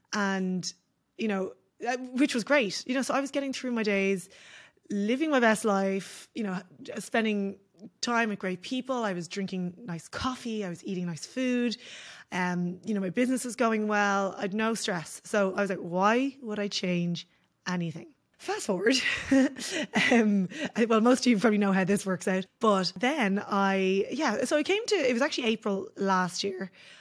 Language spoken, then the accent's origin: English; Ireland; You know, like I'd never seen anything besides the way I grew up in Ireland.